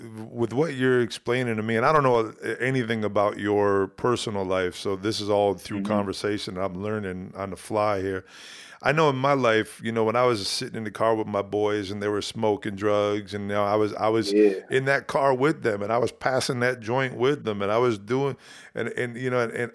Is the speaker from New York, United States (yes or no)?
yes; New York, United States; It is my kind of interview, but I'm a New Yorker.